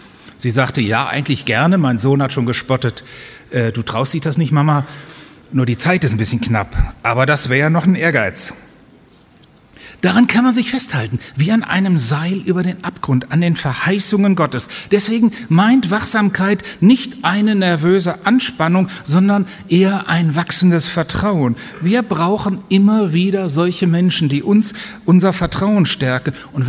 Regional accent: Wuppertal, North Rhine-Westphalia, Germany; Meine Heimatstadt Wuppertal hat keine Stadtmauer mehr.

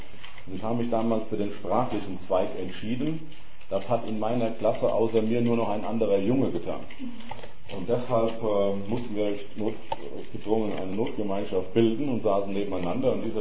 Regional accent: Dillenburg, Hesse, Germany; Ich komme aus Dillenburg, dann ist soweit von Gießen entfernt, die Stadt Wilhelm von Oraniens.

